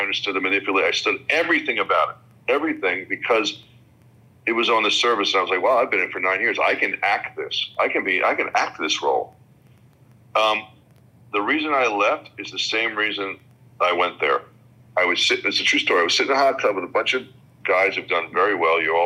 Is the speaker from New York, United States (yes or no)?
yes; New York, United States; now in Los Angeles, United States; I'm from New York, so I took that New York attitude to LA and never assimilated, just kind of went, you know what? I'm going to be this New York guy in LA.